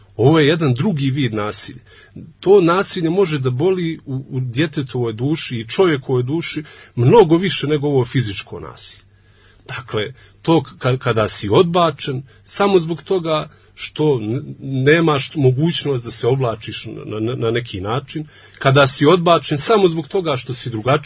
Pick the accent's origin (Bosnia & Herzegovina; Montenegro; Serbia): Montenegro; Nikšić, Nikšić Municipality; Dakle, ja sam iz Nikšića, tamo sam odrastao i učio školu